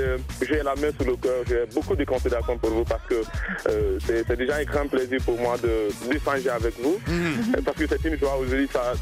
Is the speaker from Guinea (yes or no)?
yes; Guinea; en tant que Guinéen et surtout en tant que journaliste